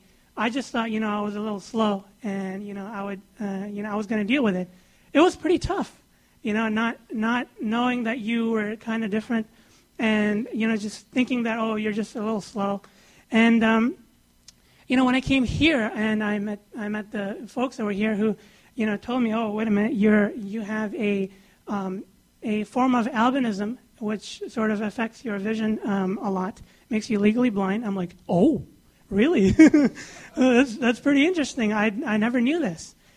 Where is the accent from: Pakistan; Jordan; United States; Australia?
Pakistan; born there; also born or lived in Saudi Arabia; I'm from the East. I was born in Pakistan, and I have lived in Saudi Arabia for a long time. I also consider myself from the West because I've been here for a while as well.